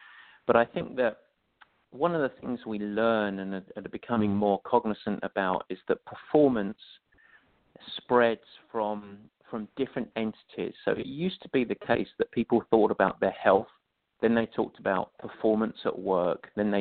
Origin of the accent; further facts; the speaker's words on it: England, United Kingdom; moved away as an adult; now in United States; I'm obviously not from the States, although I've lived here now longer than I spent growing up in England.